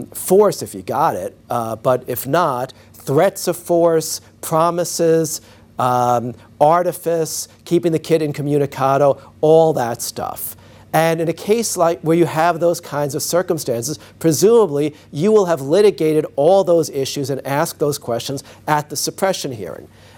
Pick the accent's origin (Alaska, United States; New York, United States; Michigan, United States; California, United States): New York, United States; And in my home state of New York, we had a terrible case